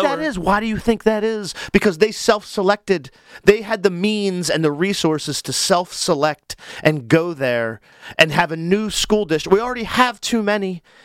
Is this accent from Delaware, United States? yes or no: yes; Delaware, United States; I grew up on Maryland Avenue, Boxwood Road, and in my neighborhood there were families whose parents, one or the other or both, worked at the GM plant in right outside of Newport there.